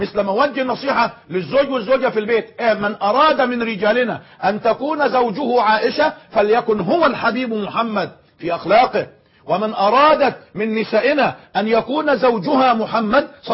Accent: Egypt; كمصريين على سبيل المثال في بلدنا مصر

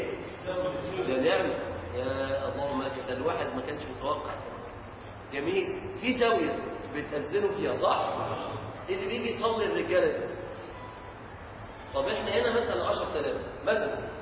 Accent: Mansoura, Dakahlia, Egypt; وأنا طالب في الثانوية العسكرية عندنا في المنصورة

